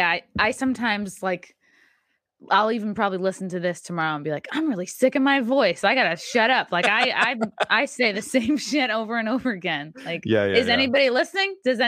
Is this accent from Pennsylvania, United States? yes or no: no; New York, United States; I mean, I'm actually from Long Island.